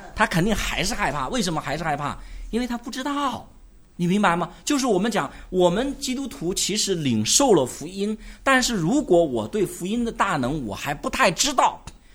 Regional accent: China; 其实这个是用了我们中国人习惯的用法，就是这个快刀啊

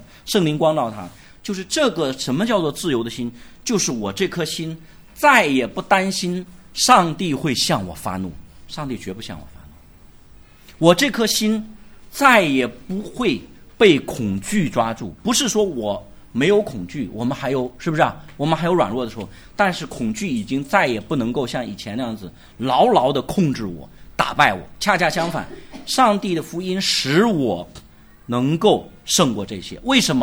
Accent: China; 我们中国人在这点上很可怜，因为我们中国人经历太多表面公义的

